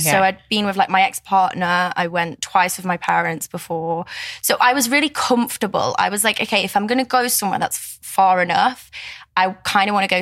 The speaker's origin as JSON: {"language": "English", "town": "Manchester", "region": "North West England", "country": "United Kingdom", "tie": "born or raised there", "also_born_or_lived": "Poland", "said": "obviously. I'm 26, originally from Poland, but I grew up in Manchester."}